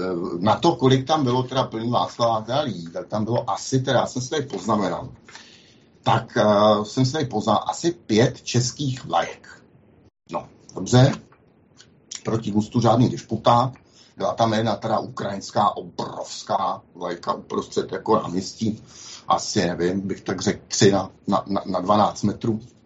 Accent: Hradec Králové, Hradec Králové Region, Czechia; dokonce i u nás v Hradci Králové

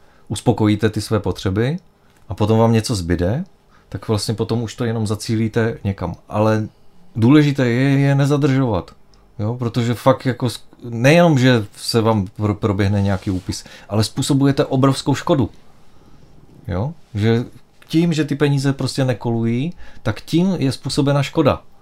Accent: Ostrava, Moravian-Silesian Region, Czechia; já pocházím z Ostravy

